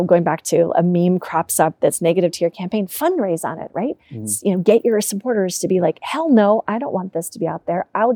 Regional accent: United States; I'm an American, stupid Americans in our American-centric ways.

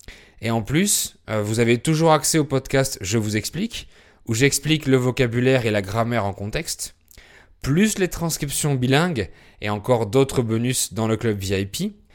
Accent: France

